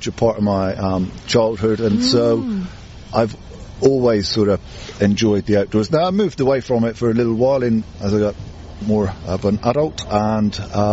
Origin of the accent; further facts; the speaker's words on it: South West England, United Kingdom; So I grew up in the West Country, and I literally stepped out the back door and I was into the fields and the woods.